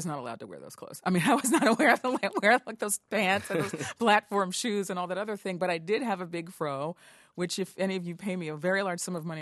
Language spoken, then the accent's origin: English; New York, United States; but not really, because I'm from New York.